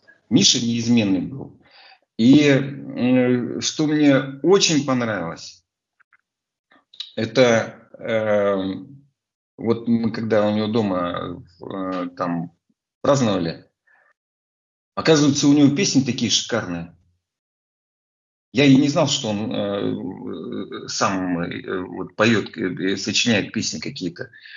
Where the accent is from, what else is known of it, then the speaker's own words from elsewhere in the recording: Omsk, Omsk Oblast, Russia; now in Yekaterinburg, Russia; просто я из Омска переехал в Екатеринбург.